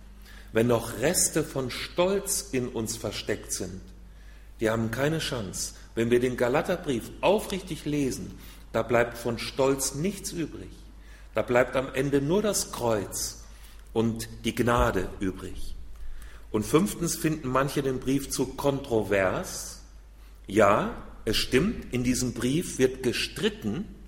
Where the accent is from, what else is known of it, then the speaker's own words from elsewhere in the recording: Hünfeld, Hesse, Germany; wir in unserer Gemeinde, aus der ich komme, im Landkreis Fulda, aus Hünfeld heißt die kleine Stadt